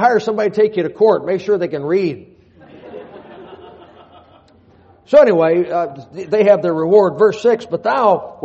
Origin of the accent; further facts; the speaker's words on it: United States; born there; I know I was born in America. I know I had good parents.